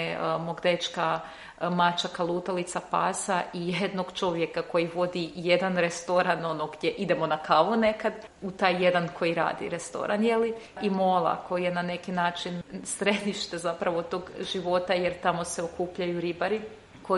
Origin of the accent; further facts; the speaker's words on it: Sisak, Sisak-Moslavina County, Croatia; moved away as an adult; also born or lived in Bosnia; now in Greece; Prvo sam rođena u Bosni i onda smo odmah otišli, došli smo u Sisak i kako sam u Sisku odrasla, tako sam išla u Zagreb studirati. Nakon studija u Zagrebu sam se odselila u Grčku